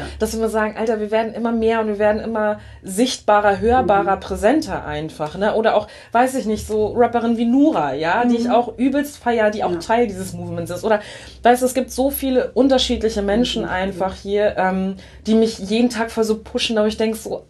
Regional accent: Schleswig-Holstein, Germany; born or raised there

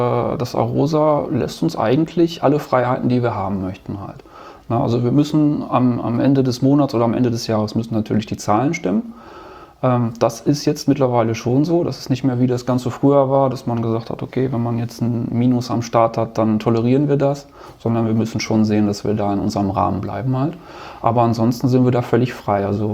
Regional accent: North Rhine-Westphalia, Germany; Also ich bin ja Ostwestfale

